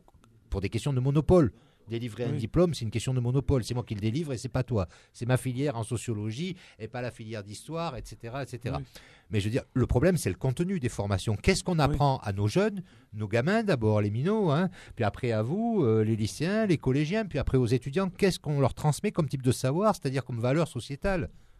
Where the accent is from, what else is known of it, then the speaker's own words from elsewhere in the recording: Tunisia; born there; moi je suis né en Tunisie